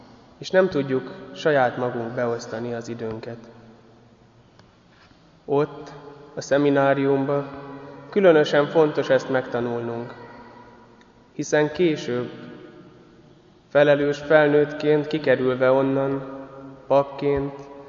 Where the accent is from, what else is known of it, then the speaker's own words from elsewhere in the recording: Nagybajom, Somogy, Hungary; Ez a mi templomunk volt otthon Nagybajomban.